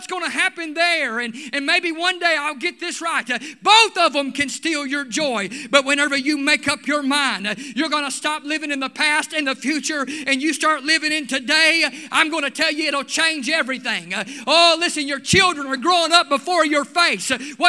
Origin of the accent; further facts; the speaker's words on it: Mississippi, United States; I remember as a boy growing up in the Assemblies of God, and I'm telling you, we had some great churches in South Mississippi.